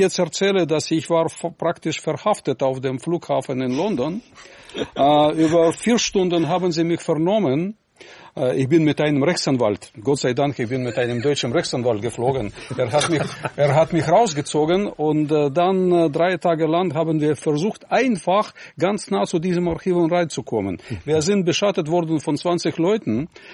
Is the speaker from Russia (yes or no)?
yes; Russia; German is a second language; Als ein Russe wollte ich wissen